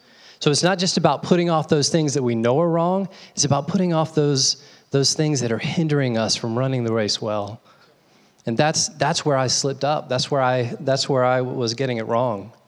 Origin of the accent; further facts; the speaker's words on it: the South, United States; I'm from the South, and in the South, college football is king.